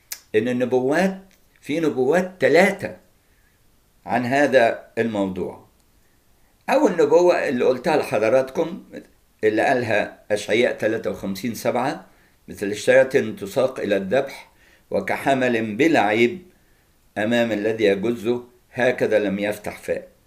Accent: Egypt; واحنا كمصريين نعتبر من الامم، احنا مش اصلا من اليهود، احنا من الامم، اولاد مصرايم، ابن حام، ابن نوح.

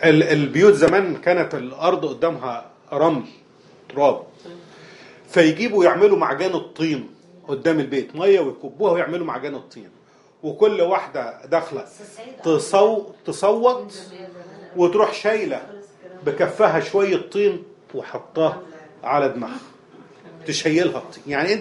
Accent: Upper Egypt, Egypt; عندنا في الصعيد

